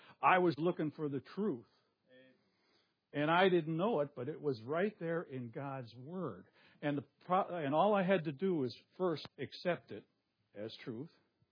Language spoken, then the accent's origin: English; Forest Park, Illinois, United States; born there; and I was born in Forest Park.